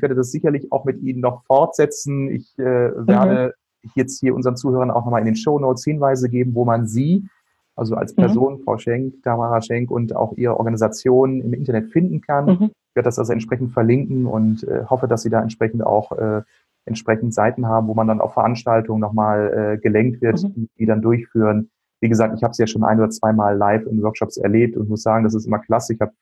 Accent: Bielefeld, North Rhine-Westphalia, Germany

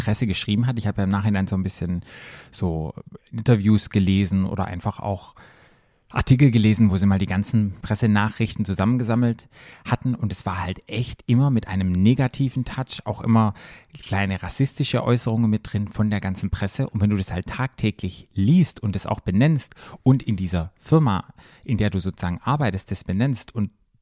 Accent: Germany; für mich als Deutscher

